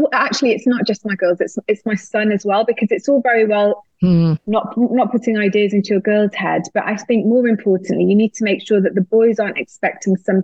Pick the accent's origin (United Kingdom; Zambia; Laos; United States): United Kingdom; England; and also being Northern. I've had quite a few negative comments about my accent.